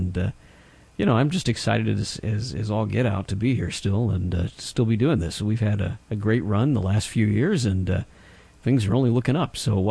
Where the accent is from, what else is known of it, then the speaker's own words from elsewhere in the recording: Texas, United States; now in Virginia, United States; I'm from Texas. I'm misplaced right now in Virginia